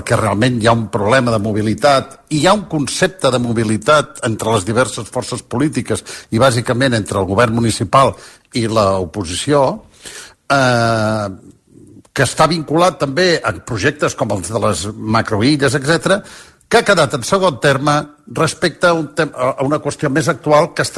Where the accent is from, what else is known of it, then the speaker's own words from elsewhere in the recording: Girona, Catalonia, Spain; born there; now in Madrid, Spain; el de Girona, que és la meva ciutat natal